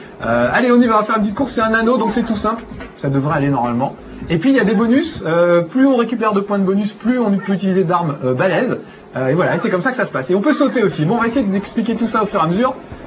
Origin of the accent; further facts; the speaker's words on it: France; On va le mettre en français, puisque nous sommes français.